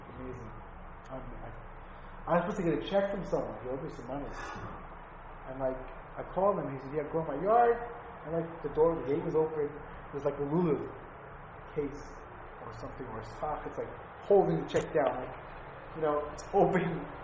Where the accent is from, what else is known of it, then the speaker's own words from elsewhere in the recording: New York, United States; I'm only from the island. Maybe you're from the city.